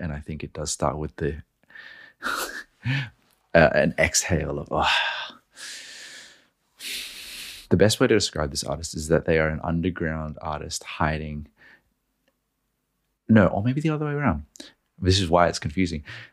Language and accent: English; Knoxville, Tennessee, United States; as an American, as a Texan from Austin, Tennessee, Knoxville, Tennessee, apologies